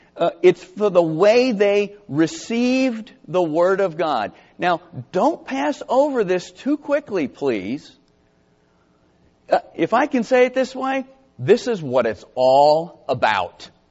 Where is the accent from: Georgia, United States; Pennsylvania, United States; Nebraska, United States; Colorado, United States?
Georgia, United States; I grew up in South Georgia, and the way to say that is, if I were you, this is what I would do.